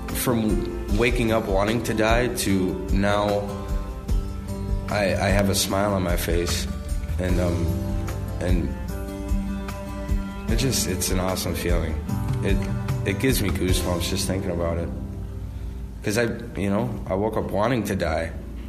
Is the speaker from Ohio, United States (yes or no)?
no; Minneapolis, Minnesota, United States; also born or lived in Coon Rapids; I'm from Coon Rapids originally, born and raised in Minneapolis, kind of all around.